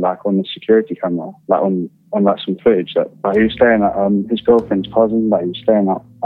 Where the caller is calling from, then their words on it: United Kingdom; so I'm calling from the UK.